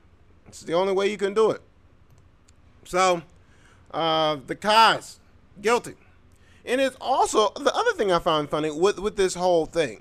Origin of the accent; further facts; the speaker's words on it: Tampa Bay, Florida, United States; I can count on one hand how many times I swam in the ocean, and I grew up in Tampa Bay.